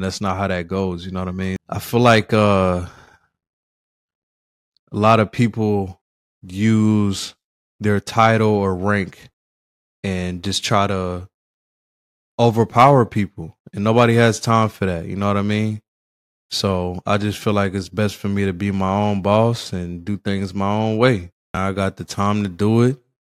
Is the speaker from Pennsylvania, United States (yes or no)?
yes; Philadelphia, Pennsylvania, United States; Yeah, I grew up in the streets. I'm from Philly. But we don't need to talk about the streets in every song.